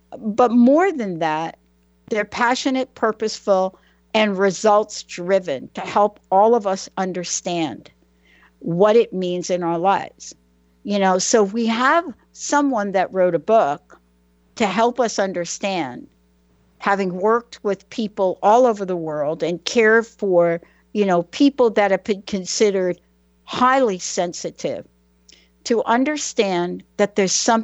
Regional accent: New York City, New York, United States; Well, first of all, you know, growing up in New York City, I think once upon a time when I was younger, it's not that we didn't have violence.

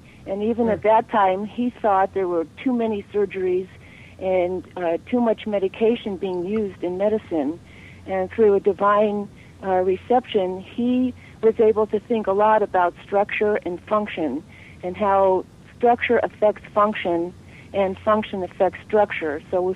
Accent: Los Angeles, California, United States; I never heard of an osteopath growing up. I grew up in Los Angeles

